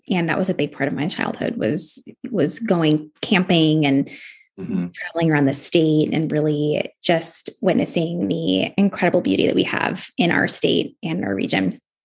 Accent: Portland, Oregon, United States; that's where I am from, born and raised in Portland.

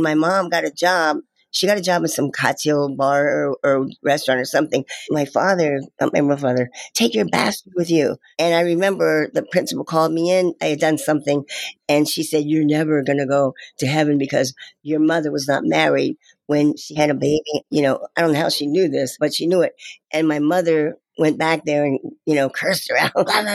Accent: Cincinnati, Ohio, United States; I was born in Cincinnati, Ohio. Mm-hmm. Grew up there.

